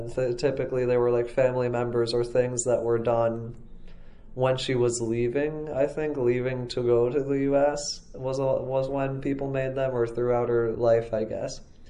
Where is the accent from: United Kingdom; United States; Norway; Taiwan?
United States; Bradenton, Florida; growing up in Bradenton, which is much smaller than Buenos Aires as a city.